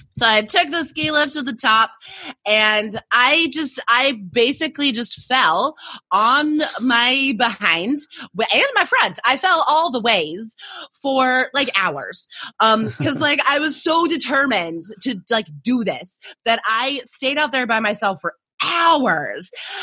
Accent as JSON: {"language": "English", "town": "Carson City", "region": "Nevada", "country": "United States", "tie": "born or raised there", "said": "I grew up in Carson City, Nevada, near Lake Tahoe, and just all the kids are in the ski program, like through elementary school and middle school."}